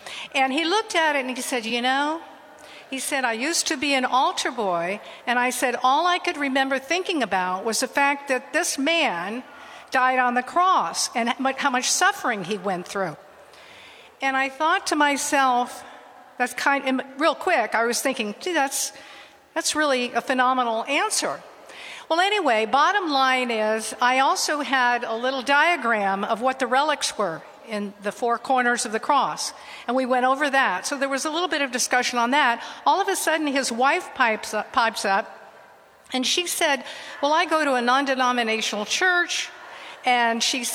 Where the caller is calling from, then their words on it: Rancho Cordova, California, United States; from Rancho Cordova, about 10 miles east of Sacramento, California.